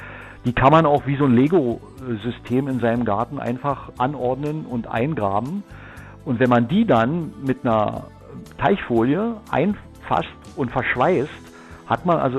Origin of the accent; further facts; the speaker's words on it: Brandenburg, Germany; Wir sind ja als Brandenburger immer schon einfallsreich gewesen